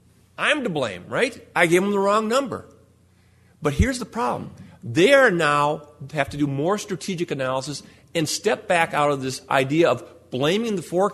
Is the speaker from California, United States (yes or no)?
no; Minnesota, United States; I'm originally from Western Minnesota, and a few weeks back, I was out in Western Minnesota